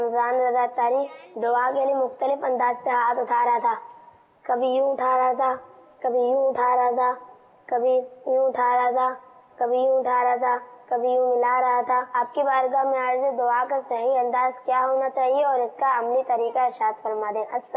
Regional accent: Karachi, Sindh, Pakistan; میرا تعلق باب المدینہ کراچی سے ہے.

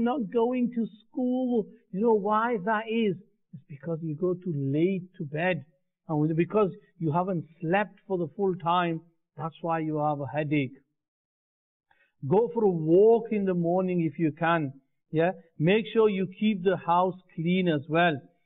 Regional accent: Birmingham, West Midlands, United Kingdom; I'm 12 years old and I love Islam and I'm from Birmingham.

